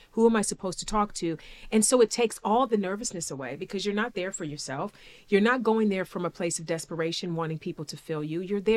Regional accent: East Cleveland, Ohio, United States; I'm a kid from East Cleveland. I come from a single parent home.

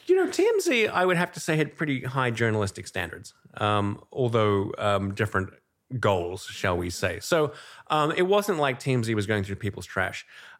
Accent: Australia; I'm Australian. My family's in Australia.

